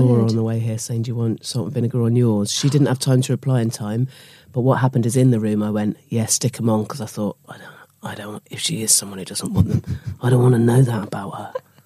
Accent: South West England, United Kingdom; Where I grew up in Dorset by the Sea

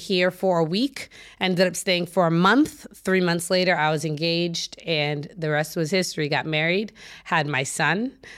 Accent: Newton, Massachusetts, United States; I am from a city called Newton, Massachusetts. I'm born and raised in the East Coast of the United States, through and through Bostonian.

